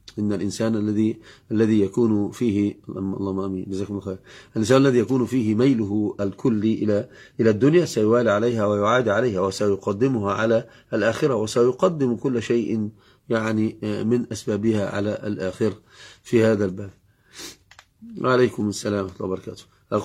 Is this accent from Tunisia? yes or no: no; Upper Egypt, Egypt; أنا أصلا يعني من الصعيد تعجبت